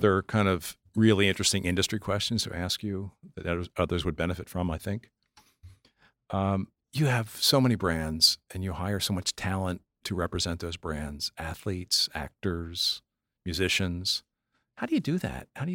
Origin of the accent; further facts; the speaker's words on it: Pennsylvania, United States; I grew up in Pennsylvania. When I was a young guy, I used to drink Rolling Rock.